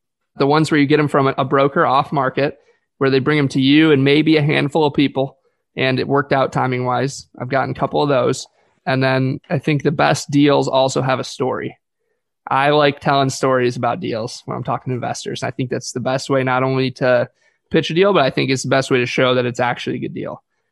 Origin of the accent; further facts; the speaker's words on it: Michigan, United States; And it's in my hometown in Michigan. I know the area super well.